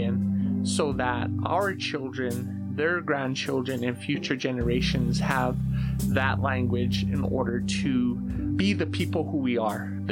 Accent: New Mexico, United States; I am from the Pueblos of Cochiti and San Felipe, and I come from the Oak Clan.

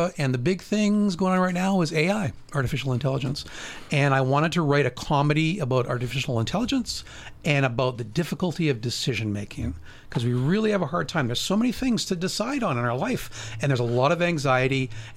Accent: Saskatchewan, Canada; I did want to out myself, though, as both growing up in Saskatchewan

